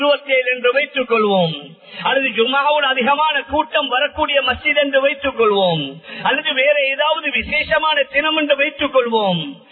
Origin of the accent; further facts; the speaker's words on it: Sri Lanka; எங்கட ஸ்ரீலங்கன்ஸ் ஆக இருக்கலாம், நான் ஸ்ரீலங்கன்ஸ் ஆக இருக்கலாம்